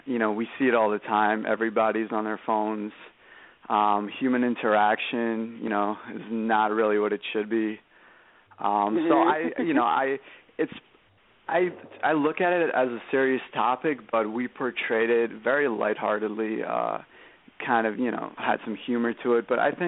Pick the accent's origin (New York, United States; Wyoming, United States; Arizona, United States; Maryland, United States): New York, United States; Brooklyn; From Brooklyn, New York, from Coney Island. We're actually all three of us are from here.